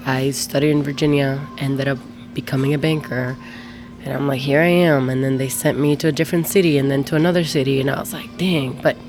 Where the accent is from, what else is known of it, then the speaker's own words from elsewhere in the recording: Dominican Republic; also born or lived in Ohio, United States; So I was born in the United States. Most people think I wasn't, but it was because my parents were living in Ohio. They were studying, but then moved to Dominican Republic. I grew up there